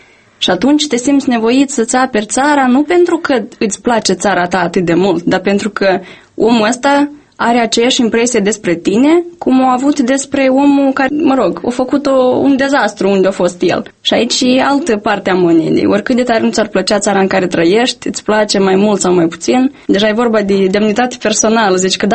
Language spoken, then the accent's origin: Romanian; Moldova; dar eu cred că noi avem încă o problemă, ca moldoveni, ca țară